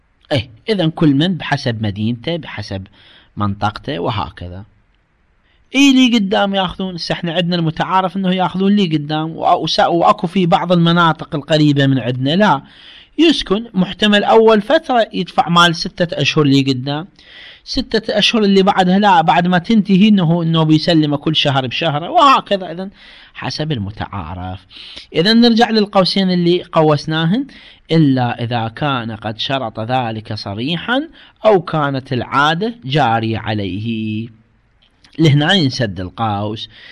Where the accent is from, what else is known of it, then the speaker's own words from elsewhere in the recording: Iraq; إحنا عندنا بالعراق هسه من نطلع العامل يبنانا